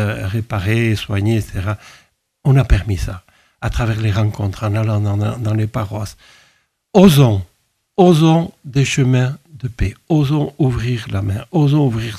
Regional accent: Nouvelle-Aquitaine, France; en tant que chrétien et en tant que basque.

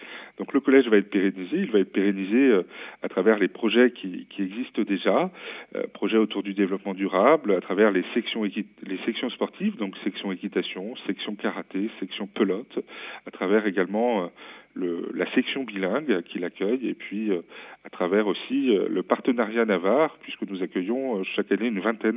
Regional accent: Pays de la Loire, France; je découvre à la fois une nouvelle région, puisque je viens de Vendée

